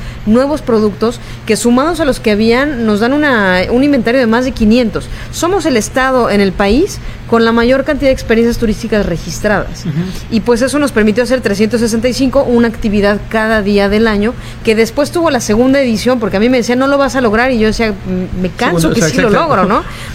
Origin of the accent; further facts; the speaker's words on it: Mexico; Muchas veces creo que como mexicanos nos enfrentamos en el exterior con esta tristeza de decir por qué lo que se sabe de mi país no son necesariamente las buenas noticias.